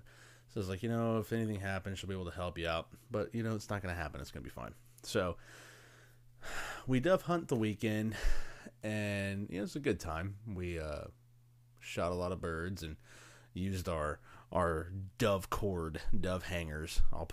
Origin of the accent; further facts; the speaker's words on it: Houston, Texas, United States; I'm like, dude, we're from the Houston area.